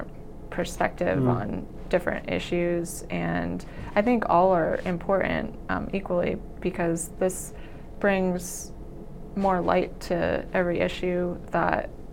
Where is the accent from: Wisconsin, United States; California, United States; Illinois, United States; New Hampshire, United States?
California, United States; Santa Monica; now in Quincy, United States; I'm originally from Santa Monica, California. I grew up with a younger sister who is now a dedicated midwife. I am so proud of her. And I moved to Quincy shortly after my parents' divorce